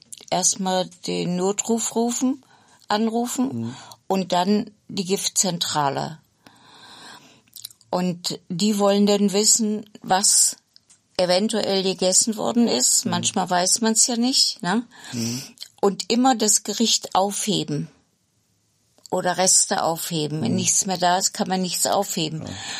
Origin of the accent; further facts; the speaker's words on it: Oschersleben, Saxony-Anhalt, Germany; moved away as an adult; also born or lived in Thuringia; ich komme aus dem Vorharz, aus Oschersleben und bin dann 1974 mit 31 Jahren nach Thüringen gezogen. Mhm. Und bis 93 habe ich da gewohnt.